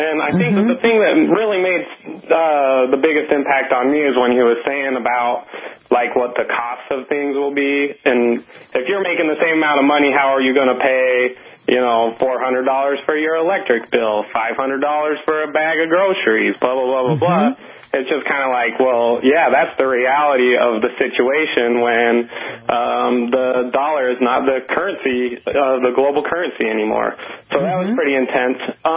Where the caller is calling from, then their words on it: Wisconsin, United States; from Wisconsin, but that's okay.